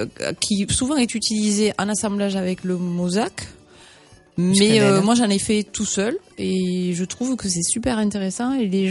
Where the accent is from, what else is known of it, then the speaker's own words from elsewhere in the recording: Gaillac, Occitanie, France; born there; je suis née à Gaillac, alors je reste gaillacoise.